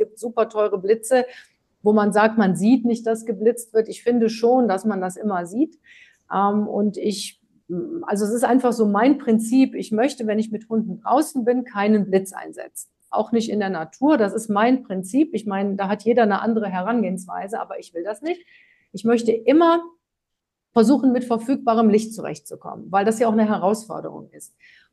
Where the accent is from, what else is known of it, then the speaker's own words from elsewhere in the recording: Cologne, North Rhine-Westphalia, Germany; born there; Ich bin ja in Köln geboren